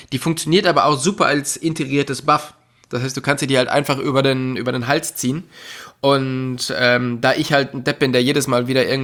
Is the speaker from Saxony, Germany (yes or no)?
no; North Rhine-Westphalia, Germany; Ja, ich komme ja aus der Nähe von Köln, also aus dem Oberbergischen Kreis, und das nennen wir auch liebevoll das Schottland von Deutschland, wo es halt einfach gefühlt immer regnet